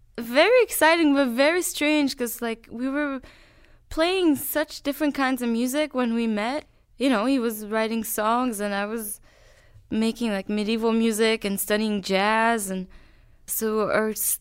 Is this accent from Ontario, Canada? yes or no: no; Quebec, Canada; I grew up in Quebec, and really I didn't know much about Texas.